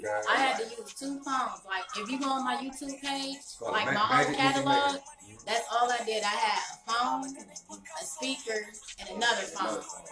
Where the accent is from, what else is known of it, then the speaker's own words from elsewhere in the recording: Ohio, United States; I'm from the Stark County area in Ohio, and we have a lot of talent out here.